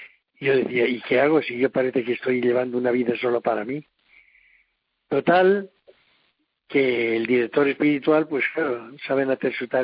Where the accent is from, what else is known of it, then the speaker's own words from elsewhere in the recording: Valencia, Valencian Community, Spain; born there; fue en Valencia, pero yo nací en Valencia de casualidad.